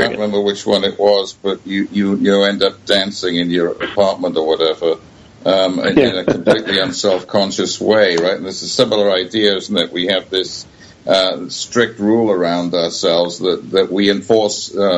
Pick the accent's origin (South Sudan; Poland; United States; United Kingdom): United Kingdom; I'm a British guy